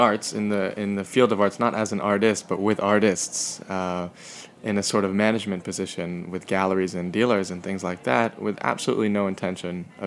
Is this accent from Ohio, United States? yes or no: no; New York, United States; takeout and a lot of pizza and hot dogs and all the things, you know, you sort of associate with growing up in New York.